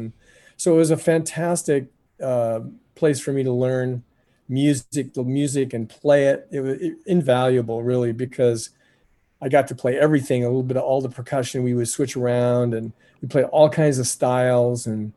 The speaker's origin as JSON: {"language": "English", "town": "Cedar Falls", "region": "Iowa", "country": "United States", "tie": "born or raised there", "said": "ironic that in this relatively white state that we have such a strong jazz history of jazz education."}